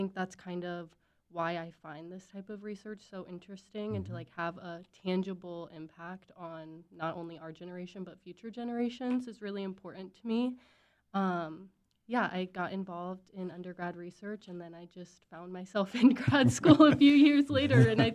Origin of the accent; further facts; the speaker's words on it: Cedar Falls, Iowa, United States; Yeah, so I grew up in Cedar Falls, and I did my undergrad at UNI. So I've always been in Iowa